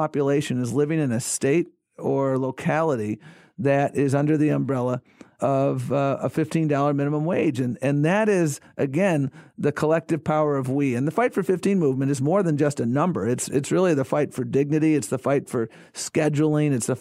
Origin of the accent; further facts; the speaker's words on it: Buffalo, New York, United States; when I was growing up in Buffalo, Ezra, if one of my friend's parents was a manager, that meant they were in the middle class.